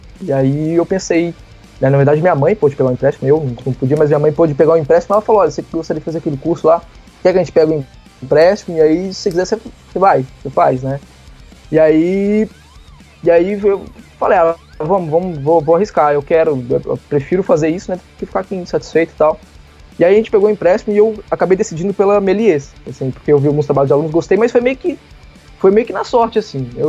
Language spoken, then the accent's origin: Portuguese; Minas Gerais, Brazil; Eu sou de Minas Gerais, né? Então eu sou mineiro.